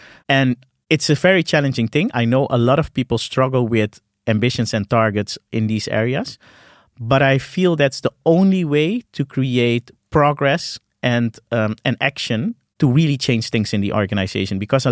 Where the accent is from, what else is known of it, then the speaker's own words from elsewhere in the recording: Suriname; I grew up in Suriname. I was born there.